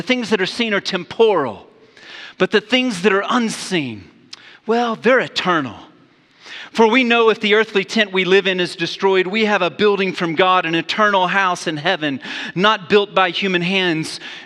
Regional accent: Wichita Falls, Texas, United States; born there; I was born in Hardscrabble, Texas, Wichita Falls by name.

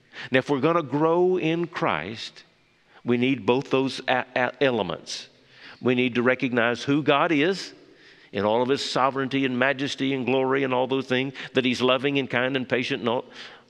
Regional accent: Mississippi, United States; Yes, I grew up in Mississippi in a small church with 100 or so in Sunday school was a good day.

